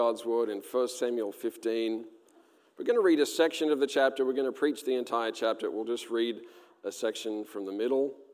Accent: Australia; accent: southern; I have a real southern accent. I was born and raised in Australia, and so I'm from the good side.

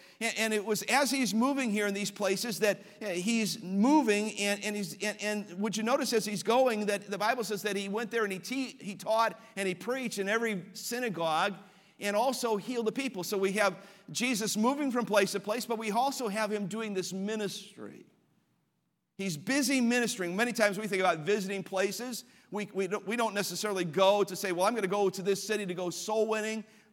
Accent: Cleveland, Ohio, United States; And as a boy growing up in Cleveland, Ohio, Cleveland had a population in the city itself of over 800,000.

